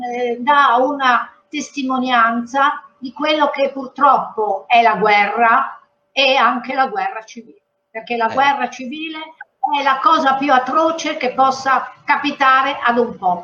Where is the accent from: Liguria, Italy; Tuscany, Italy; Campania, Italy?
Liguria, Italy; io da Ligure, lei da Ligure d'origine ugualmente